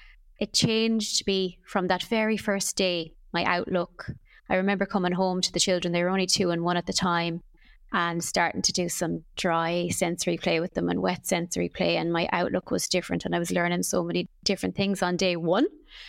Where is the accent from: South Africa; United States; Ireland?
Ireland; Claremorris, Connacht; So I am from Claremorris in Mayo. Proud Mayo woman, and I am a parent of 2 children